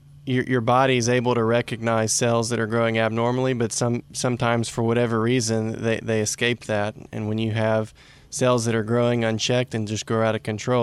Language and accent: English; Shreveport, Louisiana, United States; And so I'm actually from Shreveport, Louisiana. Went to Byrd High School and then college at Louisiana Tech Medical School back in Shreveport at LSU.